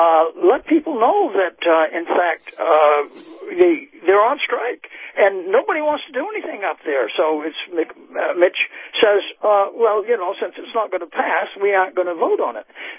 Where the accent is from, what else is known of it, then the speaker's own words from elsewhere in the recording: Maine, United States; I, as you know, I'm from Maine